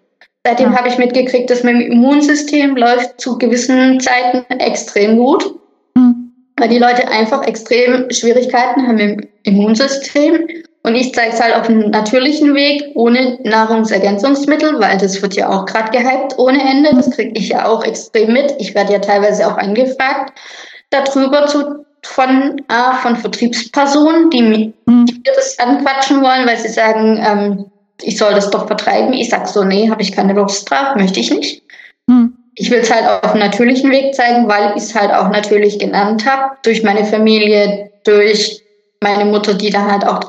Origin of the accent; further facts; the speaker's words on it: Marktstadt, Germany; ich bin in Marktstadt aufgewachsen und bei uns war die Natursaftfirma Schöneberger direkt vor der Haustür.